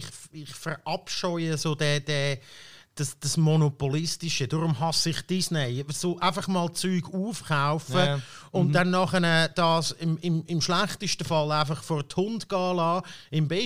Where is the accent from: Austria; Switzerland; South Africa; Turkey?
Switzerland; Baden, Aargau; Klar, in der als Badener kann ich noch stolz darauf sein